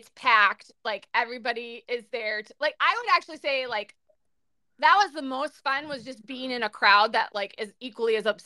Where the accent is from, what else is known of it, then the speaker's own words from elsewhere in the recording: Minnesota, United States; Yeah, we're still Minnesotan, so like our frenzy is still polite.